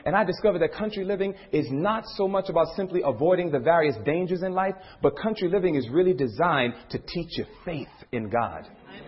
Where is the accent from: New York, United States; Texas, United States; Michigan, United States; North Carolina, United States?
New York, United States; I never cut no tree. I'm from New York. I never cut a tree.